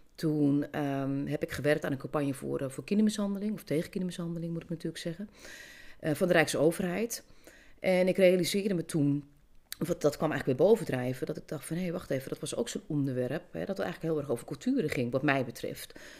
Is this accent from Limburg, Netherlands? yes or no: no; North Holland, Netherlands; ik ben dus Kaapverdiaans-Nederlands en opgegroeid in een West-Friese dorpje. Geboren in Hoorn in het ziekenhuis.